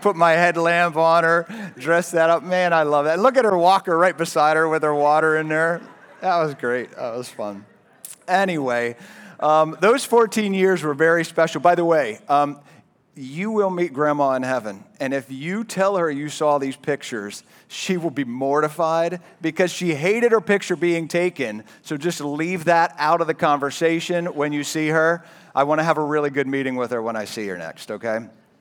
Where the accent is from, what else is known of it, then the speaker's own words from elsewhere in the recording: Pennsylvania, United States; I'm from Western PA. You can boo if you want to, but let it go.